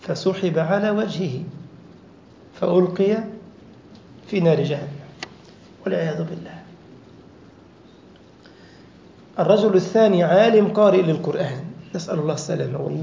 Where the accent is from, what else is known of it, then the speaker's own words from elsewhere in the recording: Egypt; now in Germany; ده أنا أذكر في لما جئنا حديثا ألمانيا، إخوة مصريين ما يعرفون ورش، عندنا في مصر ما يعرف قراءة ورش حفص